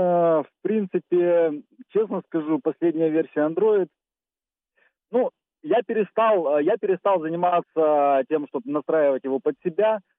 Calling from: Kyiv, Ukraine

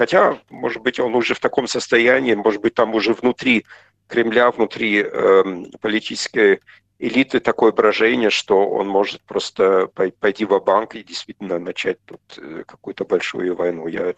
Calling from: Kyiv, Ukraine; я сейчас из Киева говорю

